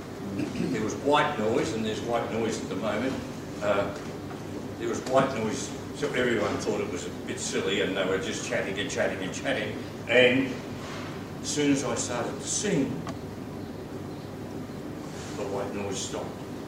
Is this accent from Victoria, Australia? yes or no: yes; Echuca, Victoria, Australia; I'm an Anglican. I was raised in Echuca